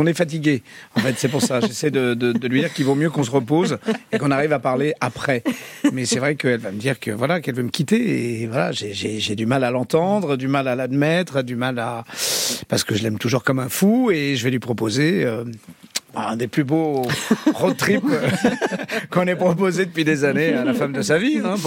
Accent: Paris, Île-de-France, France; born there; moi, je suis né à Paris, donc c'est vrai que j'ai des histoires.

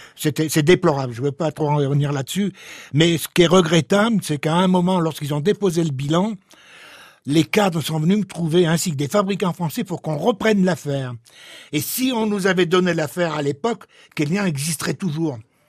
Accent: Romans, Auvergne-Rhône-Alpes, France; born there; Oui, je suis d'origine arménienne, mais je suis né à Romans.

